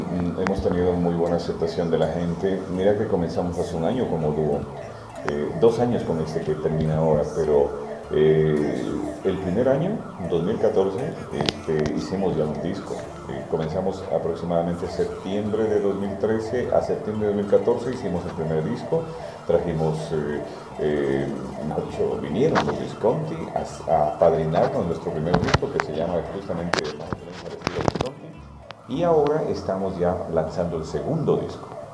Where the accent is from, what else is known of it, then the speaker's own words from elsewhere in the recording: Guantánamo, Cuba; una presentación en Guantánamo, en mi tierra, en nuestra tierra